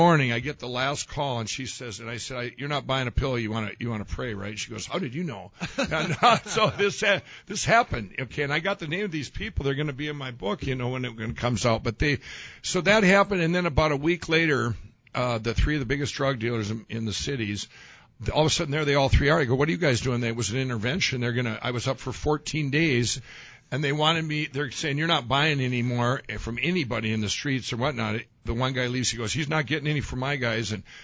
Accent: Chaska, Minnesota, United States; my corporate office where I grew up, my hometown Chaska, and then Shakopee, 400,000 square feet of manufacturing.

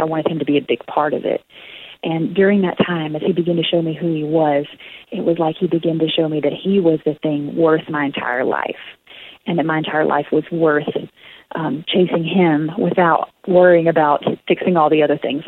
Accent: the South, United States; accent: Southern; It's kind of like a Jenga game, you know, where you, my southern accent probably came out a lot right there.

